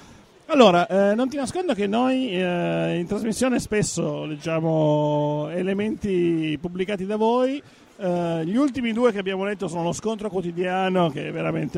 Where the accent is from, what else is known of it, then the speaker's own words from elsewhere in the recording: Turin, Piedmont, Italy; noi appunto come sapete siamo di Torino, siamo partiti da Torino